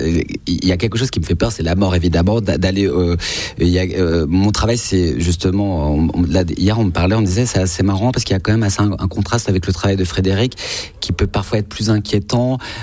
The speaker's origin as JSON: {"language": "French", "town": "Paris", "region": "Île-de-France", "country": "France", "tie": "born there", "said": "Moi, je suis né à Paris."}